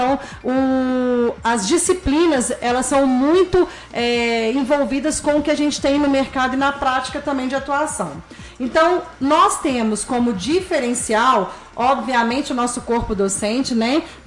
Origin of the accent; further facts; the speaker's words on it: Juiz de Fora, Minas Gerais, Brazil; now in Barbacena, Brazil; Eu sou de Juiz de Fora, sim, né? Dei aula em Juiz de Fora durante 10 anos em 3 faculdades, mas tenho um coraçãozinho para cá, tanto que eu tô aqui até hoje.